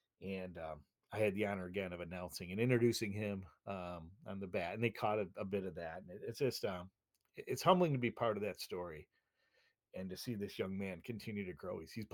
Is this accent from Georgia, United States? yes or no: no; Buffalo, New York, United States; also born or lived in Michigan / Washington, D.C. / Chicago; born and raised in Buffalo, New York, grew up in the same town where the Buffalo Bills play. And went to school at Michigan State, lived in Washington, D.C. for a year